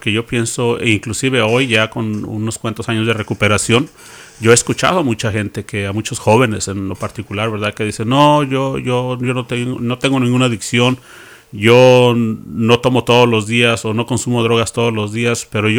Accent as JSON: {"language": "Spanish", "region": "Morelos", "country": "Mexico", "moved": "as an adult", "lives_now": "United States", "said": "yo primero que nada pues vengo del estado de Morelos, en México."}